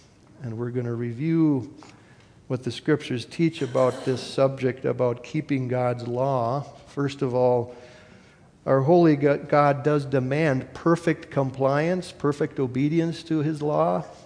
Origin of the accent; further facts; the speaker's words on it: Wisconsin, United States; I might have been maybe 8 years old, growing up in Wisconsin